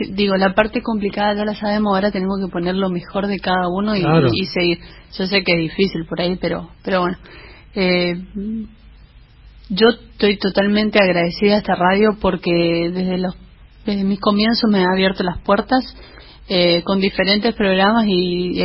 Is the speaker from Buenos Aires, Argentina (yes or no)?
no; Chaco, Argentina; este amor hacia mi pueblo chaqueño